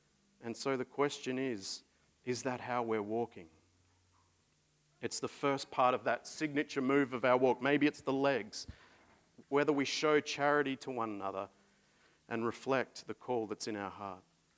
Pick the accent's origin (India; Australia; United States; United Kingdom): Australia; for me as an Aussie anyway